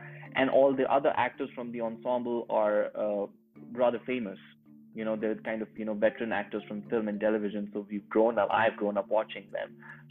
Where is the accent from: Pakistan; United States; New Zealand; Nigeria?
Pakistan; Lahore, Punjab; So this was filmed in Lahore, which is my hometown, but it's filmed in old Lahore.